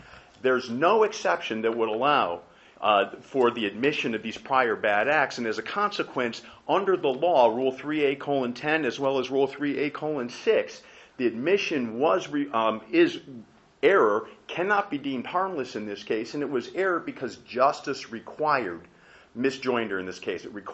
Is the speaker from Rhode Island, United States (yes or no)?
no; Virginia, United States; I hail from Loudoun County.